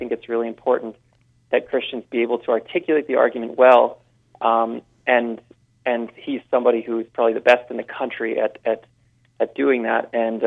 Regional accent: Canada; Even though I'm from Canada

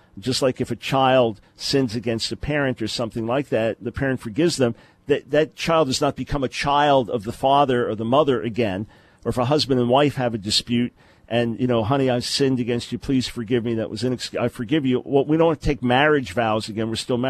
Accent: New York, United States; I'm from New York. Matt's from California.

